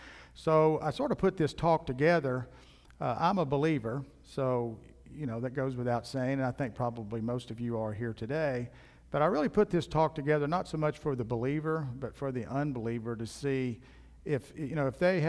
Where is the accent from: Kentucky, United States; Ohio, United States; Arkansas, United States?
Kentucky, United States; I grew up in Kentucky. As Corey said, my mom and dad … we all grew up in Kentucky.